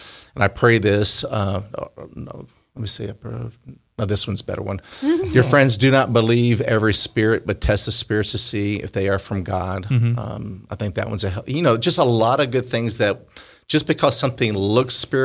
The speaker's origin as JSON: {"language": "English", "region": "Connecticut", "country": "United States", "tie": "born or raised there", "lives_now": "US South", "said": "I grew up in Connecticut, so I didn't see that."}